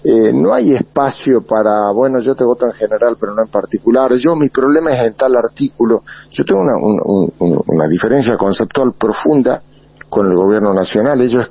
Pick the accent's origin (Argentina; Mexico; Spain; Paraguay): Argentina; me pongo la celeste y blanca y soy argentino.